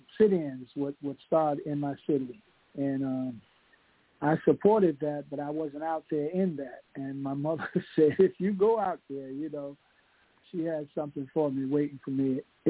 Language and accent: English; Southern United States, United States; Yes, I came from the Jim Crow South, and things were hard, and I was being pulled to the streets.